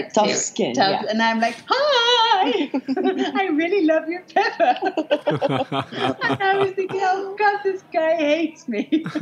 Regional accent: Amazonas, Brazil; now in Colombia; yo crecí aquí en el Amazonas

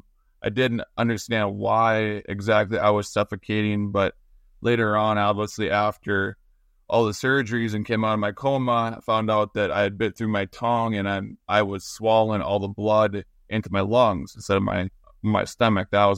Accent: Park River, North Dakota, United States; because I grew up on a farm. So I was going into my hometown of Park River

